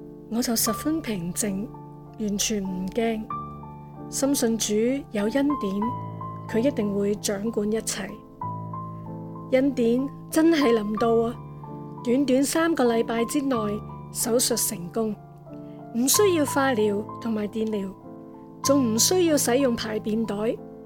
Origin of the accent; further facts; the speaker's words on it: Hong Kong; moved away as an adult; now in New Zealand; 我和丈夫都是土生土长的香港人，在香港长大，受教育、工作、结识。1979年我们两个结婚，第二年生了个女，1990年全家移民新西兰。